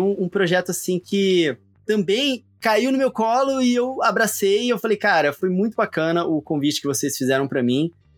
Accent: Mato Grosso do Sul, Brazil; só que eu sou de Mato Grosso do Sul.

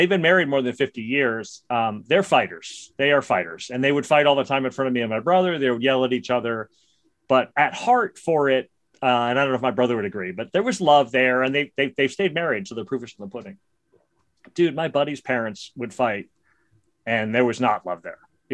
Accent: Brooklyn, New York, United States; I grew up in Brooklyn, New York.

